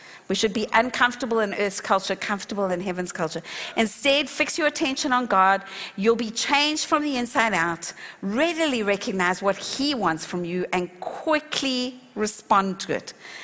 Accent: South Africa; accent: South African; now in Australia; my accent will tell you that I grew up in South Africa and that I have a South African accent. But my citizenship is Australian.

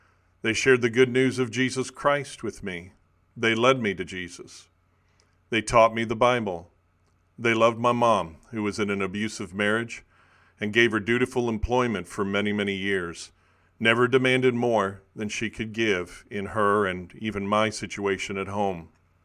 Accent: the South, United States; And yes, I'm from the South and still live and minister in the South.

